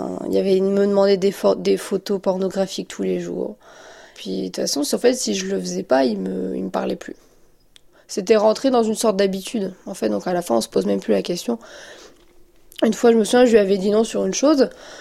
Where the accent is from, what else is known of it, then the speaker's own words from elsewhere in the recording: Douai, Hauts-de-France, France; J'étais chez moi à Douai, donc chez mes parents.